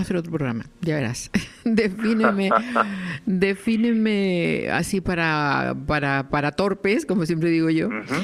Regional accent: Málaga, Andalusia, Spain; Sí, yo soy malagueña.

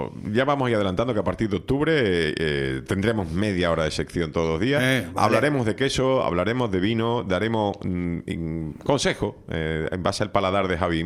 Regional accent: Canary Islands, Spain; como pueblo canario

